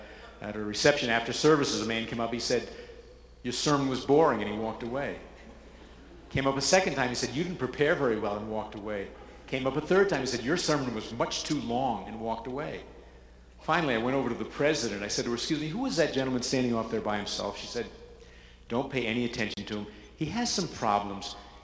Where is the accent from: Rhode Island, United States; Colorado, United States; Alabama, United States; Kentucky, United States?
Rhode Island, United States; Providence; moved away as an adult; I grew up in Providence, Rhode Island. I was part of a large, dysfunctional extended family, not a close-knit crew. I left Providence right after high school.